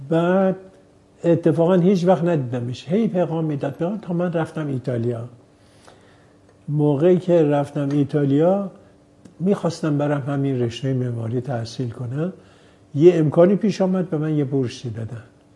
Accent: Varamin, Tehran Province, Iran; born there; من 1312 13 شهریور توی ورامین دنیا آمدم. این جای است به نام پوینک.

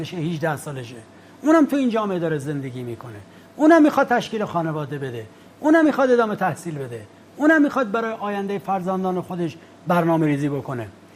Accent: Iran; من به عنوان یک ایرانی هر جای دنیا که میرم

